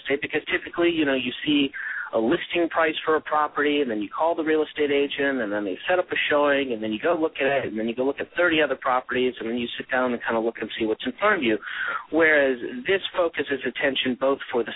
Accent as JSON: {"language": "English", "town": "Charlotte", "region": "North Carolina", "country": "United States", "tie": "born or raised there", "said": "I've grown up in the Charlotte, North Carolina area and had traveled around and lived in various other places in my upbringing. But I call Charlotte home now."}